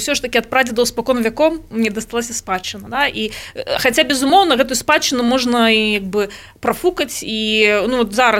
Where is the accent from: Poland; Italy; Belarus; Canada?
Belarus; а ми, білоруси, ми, у нас нафтоперепрацьовувачі заводи